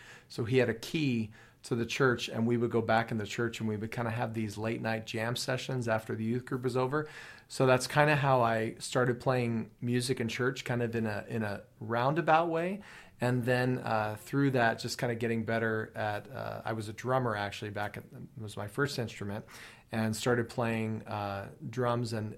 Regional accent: Phoenix, Arizona, United States; I grew up in Phoenix, so a lot of musicians that we had to just have a great musical

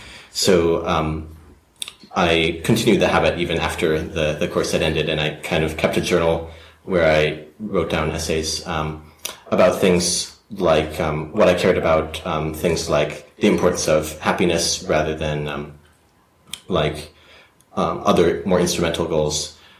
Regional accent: Albany, New York, United States; I grew up in near Albany, New York, upstate New York.

